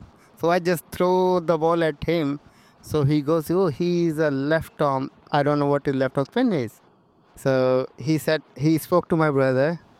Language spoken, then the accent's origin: English; Sialkot, Punjab, Pakistan; born there; I was born in Pakistan, the city called Sialkot.